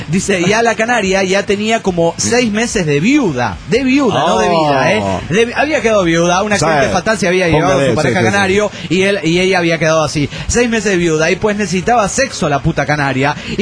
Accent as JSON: {"language": "Spanish", "town": "Guadalajara", "region": "Jalisco", "country": "Mexico", "said": "de Guadalajara, Jalisco, México."}